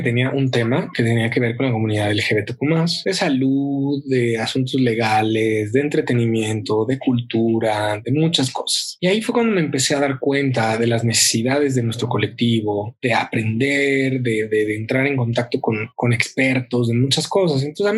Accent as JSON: {"language": "Spanish", "country": "Mexico", "said": "Y es tanto el machismo y el patriarcado que vivimos, sobre todo como mexicanos"}